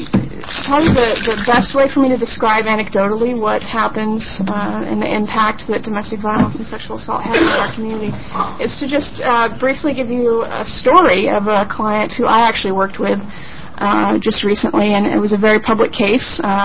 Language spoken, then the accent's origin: English; Roseburg, Oregon, United States; I am actually from Roseburg, Oregon, and have been in the field of working with domestic violence and sexual assault victims for about 13 years